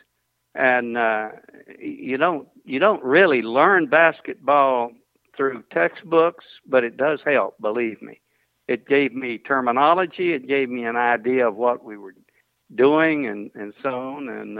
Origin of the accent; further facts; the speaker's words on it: Corpus Christi, Texas, United States; when I was growing up in Corpus